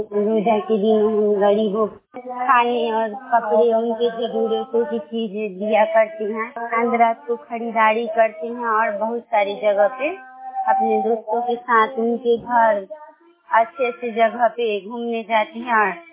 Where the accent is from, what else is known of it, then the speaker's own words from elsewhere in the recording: Rajpur, Bihar, India; राजपुर समस्तीपुर की रहने वाली हूँ। हम लोग रमजान के महीने में एक महीने का रोजा रखते हैं।